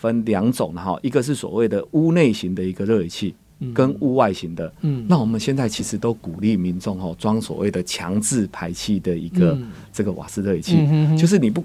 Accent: Taiwan; 因为我们台湾人有时候尤其我们老人家或是小朋友，我们可能真的天气很冷的时候可能不洗澡

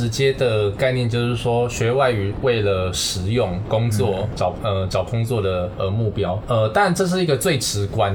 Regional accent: Taiwan; 比如说我从小在台湾呢，就是我从小就接触到那个日文的电玩游戏

